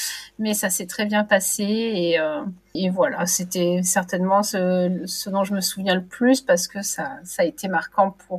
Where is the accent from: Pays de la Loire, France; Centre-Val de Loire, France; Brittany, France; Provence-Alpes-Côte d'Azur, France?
Provence-Alpes-Côte d'Azur, France; Martigues; Alors, je viens du sud de la France, d'une petite ville qui s'appelle Martigues. J'ai fait mes études à Aix-en-Provence